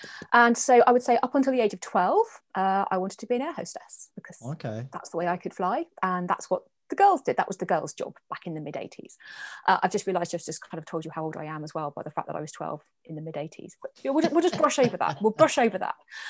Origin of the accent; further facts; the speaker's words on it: Guernsey; so I lived in the Channel Islands. I was born in Guernsey, born and bred.